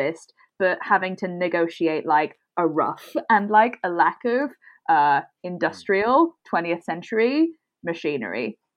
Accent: Belgium; I'm from Belgium.

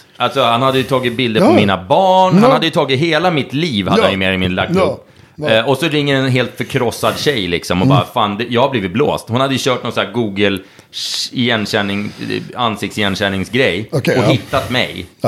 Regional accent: Norrtälje, Stockholm County, Sweden; Norrtäljekille, det är där jag kommer ifrån.

